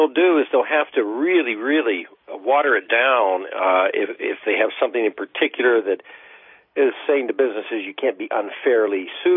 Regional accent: Ohio, United States; including my home state of Ohio

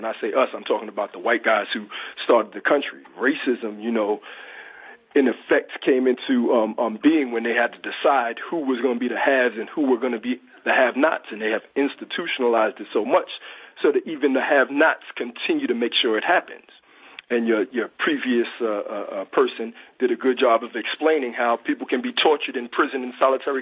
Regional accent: Brooklyn, New York, United States; You know, I'm from Brooklyn, New York. And I went to a school with predominantly white people until about second grade.

